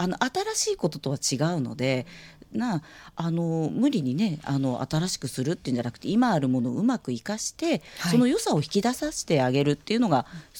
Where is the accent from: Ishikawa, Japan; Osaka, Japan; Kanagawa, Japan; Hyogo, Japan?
Kanagawa, Japan; Kawasaki; まあ、あのまあたまたまちょっと川崎出身なので、